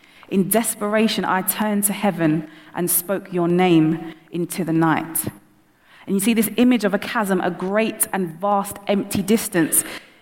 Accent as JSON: {"language": "English", "region": "London", "country": "United Kingdom", "accent": "London", "said": "Right, so I'm from London, originally West London, but then moved to South East. So you might hear a bit of my London accent coming out there."}